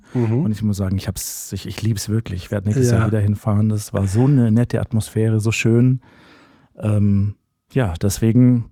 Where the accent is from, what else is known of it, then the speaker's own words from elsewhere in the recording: Baden-Württemberg, Germany; now in Hamburg, Germany; Also ich wohne in Hamburg, ich komme aus Süddeutschland, so aus dem schwäbisch-alemannischen Bereich und da bin ich als Kind immer aufgewachsen mit der alemannischen Fasnacht, die Fasnet, wie wir sagen